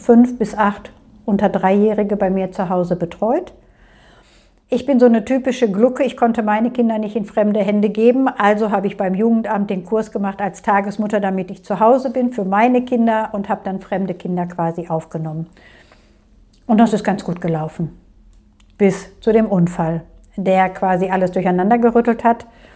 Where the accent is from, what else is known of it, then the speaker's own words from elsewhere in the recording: Castrop-Rauxel, North Rhine-Westphalia, Germany; Also ich bin Jahrgang 67, bin seitdem in Castrop-Rauxel. Also ich bin hier geboren, ich werde auch tendenziell hier sterben. Das ist meine Heimat.